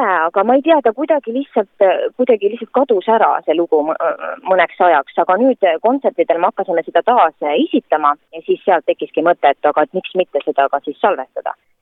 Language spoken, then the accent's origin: Estonian; Kohila, Rapla County, Estonia; õnneks Kohilas, kus ma siis pärit olen